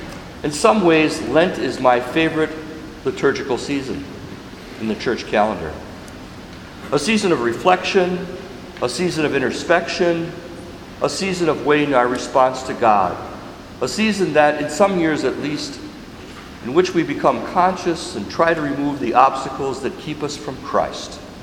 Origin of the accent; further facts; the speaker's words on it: Waukesha, Wisconsin, United States; As a teenager growing up in Waukesha, my high school classmates and I would play a prank on the kids